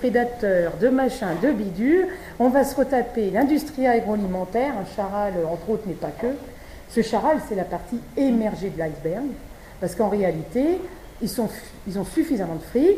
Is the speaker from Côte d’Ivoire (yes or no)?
no; Brittany, France; Je parle de la Bretagne, je suis bretonne